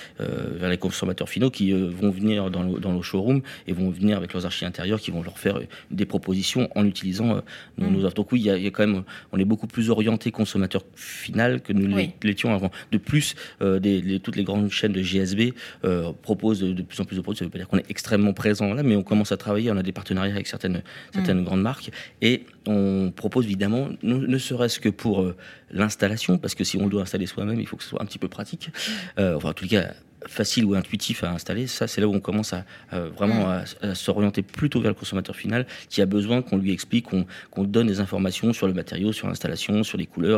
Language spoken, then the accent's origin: French; France; Bah oui, mais on est français